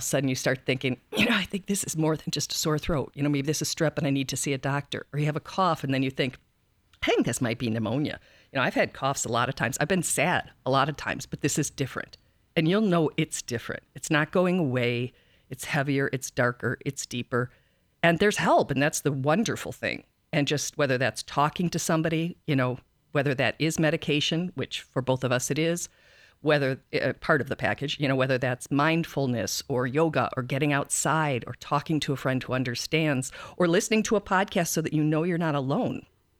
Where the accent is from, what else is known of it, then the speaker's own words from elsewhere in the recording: Wisconsin, United States; Right. I'm from Wisconsin. There is no, you know, our winter lasts pretty much always.